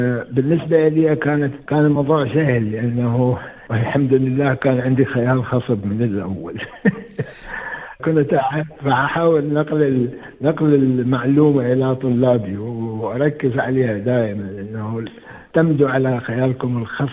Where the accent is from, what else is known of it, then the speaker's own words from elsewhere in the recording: Iraq; moved away as an adult; now in Australia; لأن درست في استراليا، لما طلعت من العراق، وللأسف يعني طلعت من العراق بسبب الظروف اللي كانت سائدة في وقتها